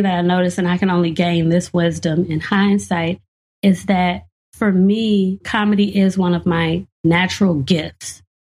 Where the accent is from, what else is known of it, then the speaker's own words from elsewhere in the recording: Gary, Indiana, United States; growing up in Gary, Indiana, during the 90s, when it was the murder capital of the world